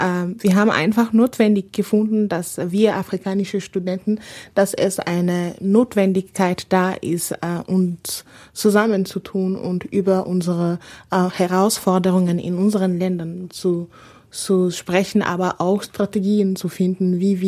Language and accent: German; Mali; moved away as an adult; now in Austria; ich komme aus Mali. Ich bin Ende 2009 zum Studieren nach Österreich gekommen